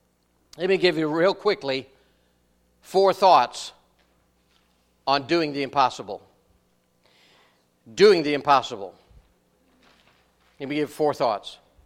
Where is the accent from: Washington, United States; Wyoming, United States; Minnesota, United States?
Minnesota, United States; also born or lived in North Dakota; I was born in southern North Dakota and raised in southern Minnesota. But then they cocked their head saying, "You ain't from around here, are you?" And no, I ain't from around here.